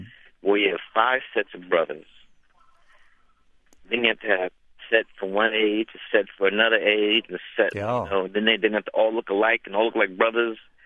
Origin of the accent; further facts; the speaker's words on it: Brooklyn, New York, United States; Michael was just a big, big influence on me as a young kid growing up in Brooklyn, New York.